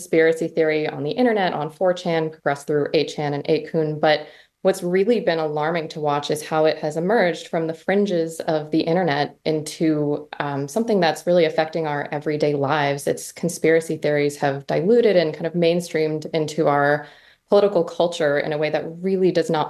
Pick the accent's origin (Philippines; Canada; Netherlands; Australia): Canada; moved away as an adult; now in United States; I grew up in Canada. Went to school for journalism at Carleton in Ottawa